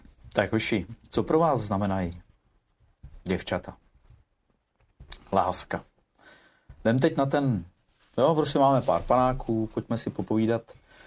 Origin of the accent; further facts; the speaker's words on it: Střekov, Ústí nad Labem Region, Czechia; narodil jsem se na Střekově, žil jsem na Střekově a to. To je Střekovák vlastně, jsem se vlastně taky narodil na Střekově.